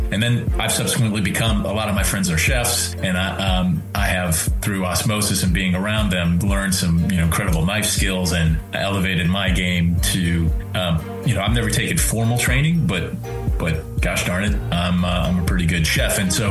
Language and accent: English; Dallas, Texas, United States; also born or lived in Buffalo / Toulon; I was born in Buffalo, New York, but I am from two places where I learned how to drive. One was in Dallas, Texas, and the other one was in Provence, France, in a town called Toulon